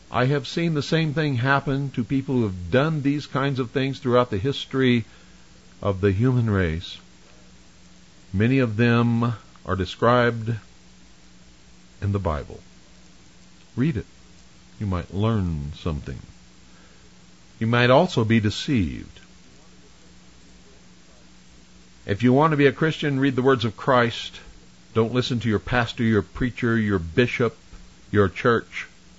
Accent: United States; I'm an American, and I have the freedom of speech.

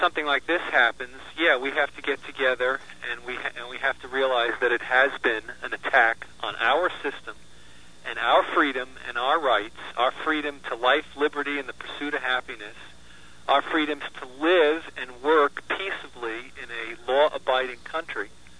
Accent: New York, United States; Well, being a New Yorker and being someone who has been to the World Trade Center numerous times

